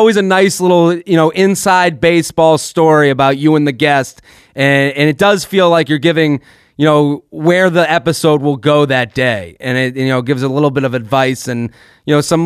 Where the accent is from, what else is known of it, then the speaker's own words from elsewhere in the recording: Boston, Massachusetts, United States; BU. Okay, from my hometown.